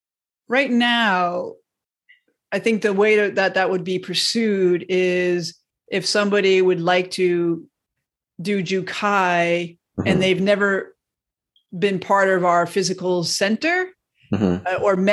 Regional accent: Mount Vernon, New York, United States; So I've met a lot of people from around the world in my first 20 years or so of growing up in Mount Vernon, New York. And I was raised Roman Catholic.

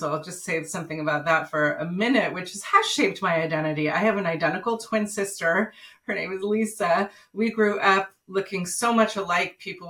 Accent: California, United States; I grew up in Marin County, which is in the San Francisco Bay Area.

